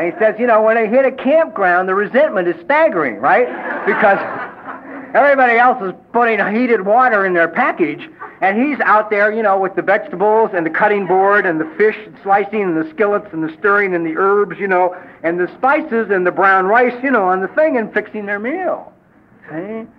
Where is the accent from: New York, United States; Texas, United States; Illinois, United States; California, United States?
California, United States; Los Angeles; I'm from Los Angeles, which has not been my experience with emergency hospitals and doctors.